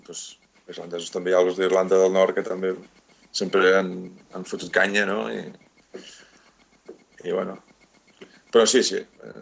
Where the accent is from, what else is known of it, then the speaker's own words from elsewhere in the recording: Catalonia, Spain; jo sóc català, eh? Entonces, jo tinc una altra llengua i espanyol, pues, sí, però no, jo sóc català i el meu nom és català